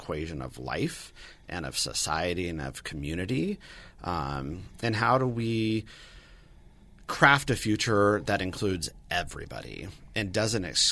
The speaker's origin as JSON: {"language": "English", "town": "Santa Barbara", "region": "California", "country": "United States", "tie": "born or raised there", "said": "I grew up in Santa Barbara and I came from a very privileged family."}